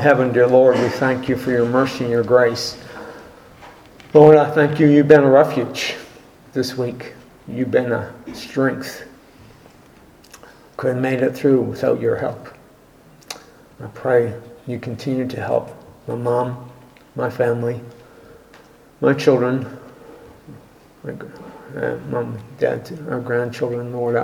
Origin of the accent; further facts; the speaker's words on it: Hillsborough, New Brunswick, Canada; I grew up in New Brunswick, right near Moncton, Hillsborough, New Brunswick.